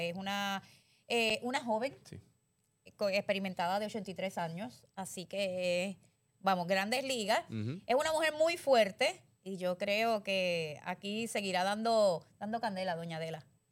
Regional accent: Puerto Rico

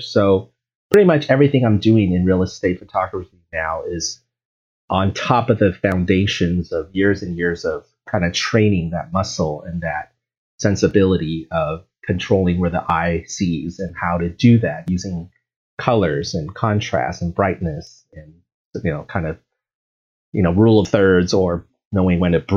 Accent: San Diego, California, United States; Yeah, San Diego. I'm back to my hometown.

